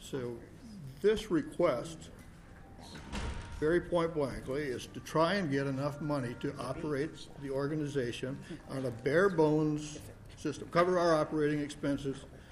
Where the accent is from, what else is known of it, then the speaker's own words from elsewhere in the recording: Dodge Center, Minnesota, United States; Well, quite frankly, I was born and raised in Dodge Center in Dodge County.